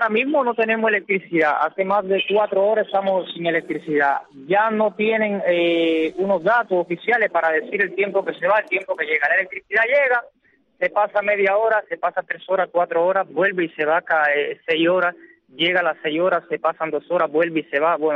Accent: Cuba; Como un cubano digno que se respeta, como un cubano que sabe que no he cometido ningún delito

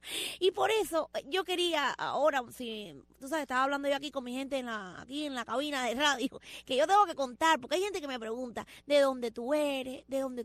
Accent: Cuba; moved away; Yo soy una cubana que salí en el año 1995 de Cuba. Yo salí en balsa.

